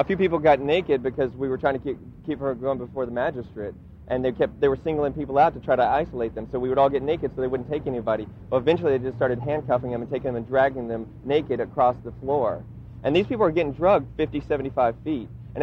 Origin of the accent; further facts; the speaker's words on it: Dallas, Texas, United States; I'm from Dallas.